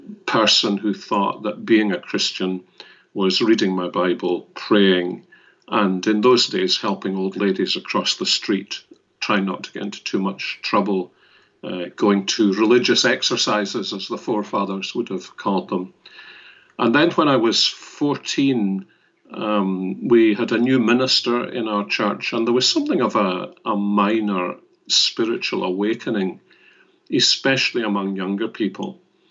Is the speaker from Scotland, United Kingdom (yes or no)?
yes; Glasgow, Scotland, United Kingdom; I was born and brought up in Glasgow, although my family comes from the north of Scotland. Born in the east end of Glasgow, went to school there. Didn't leave Glasgow until I went away to university.